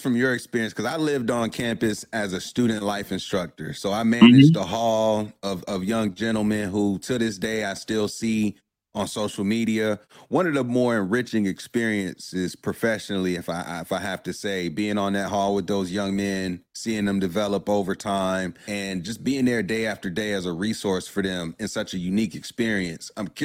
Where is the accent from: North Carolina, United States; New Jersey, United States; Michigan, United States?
North Carolina, United States; Durham; I grew up in Durham and didn't even know what the school was.